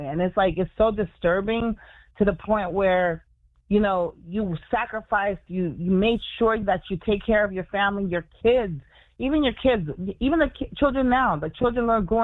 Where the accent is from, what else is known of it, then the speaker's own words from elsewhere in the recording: New York, United States; born there; yes, I'm a Haitian American. I was born in New York.